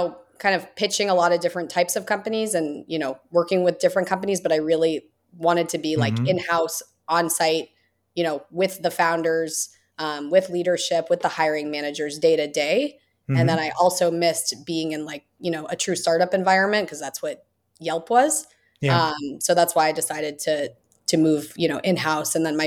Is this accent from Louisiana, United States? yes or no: no; California, United States; So I grew up in the Bay Area, which is near San Francisco.